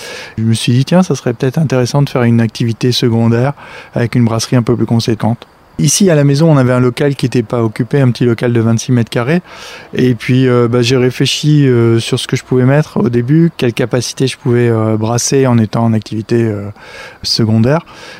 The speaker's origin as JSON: {"language": "French", "region": "Hauts-de-France", "country": "France", "said": "moi, je suis ch'ti, hein, donc j'ai grandi dans la bière et pas dans le vin."}